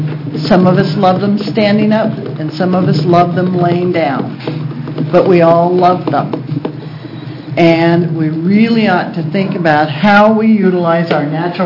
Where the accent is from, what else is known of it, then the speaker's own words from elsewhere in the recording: Portland, Oregon, United States; I am the child of loggers and timber workers and dairy farmers. And though I was raised in Portland and consider myself an environmentalist